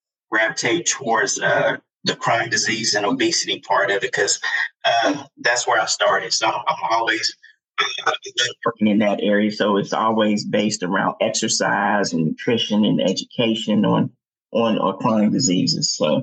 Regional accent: West Virginia, United States; also born or lived in Michigan; I am. Raised here. I was born in Michigan, and at a young age, my mother moved to West Virginia. I moved here when I was seven, so I've pretty much been raised up in West Virginia.

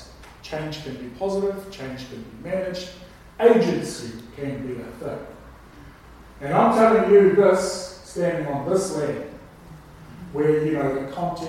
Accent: Auckland, New Zealand; Although Māori, of course, growing up in Auckland, had a little context for me.

